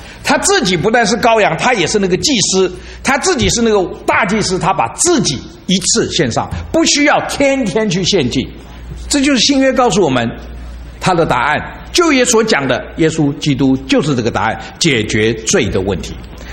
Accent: China; 比如说这个道，我们中国人用这个道，太初有道

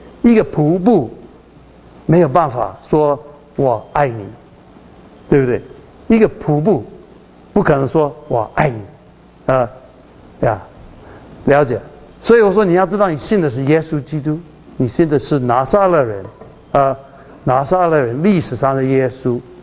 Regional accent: Taiwan; 我是台湾人啊，我是台湾来的

